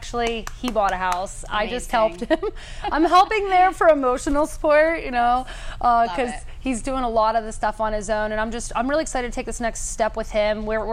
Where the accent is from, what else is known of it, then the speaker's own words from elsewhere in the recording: Boston, Massachusetts, United States; now in San Diego, United States; Again, I came from Boston, very East Coast, to like chill San Diego.